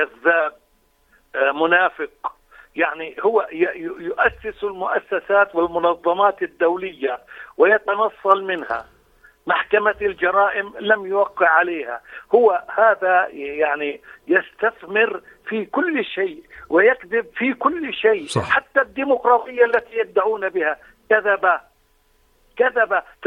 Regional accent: Palestine; كفلسطينيين

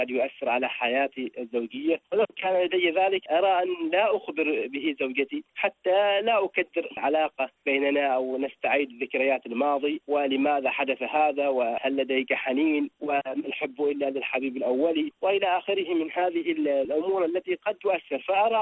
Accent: Oman; من سلطنة عمان، متزوج، أعمل مدرس في وزارة التربية والتعليم

